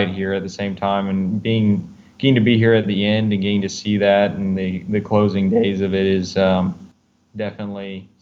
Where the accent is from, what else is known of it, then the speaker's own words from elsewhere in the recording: Derby, United States; also born or lived in Oklahoma; I grew up in Derby. I went to the high school there for a little while. Midway through high school, I moved to Oklahoma.